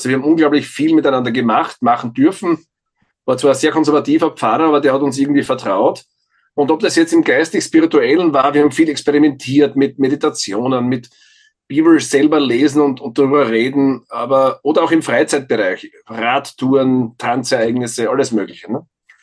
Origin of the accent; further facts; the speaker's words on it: Feldkirchen bei Graz, Styria, Austria; ich bin in Feldkirchen bei Graz aufgewachsen. Das ist ein Vorort, der mittlerweile, wenn man drüber fliegt, sieht man das nicht mehr, weil das alles zusammenwächst, in einer Metropolitan Area quasi. Und wie ich ein Kind war in den 60ern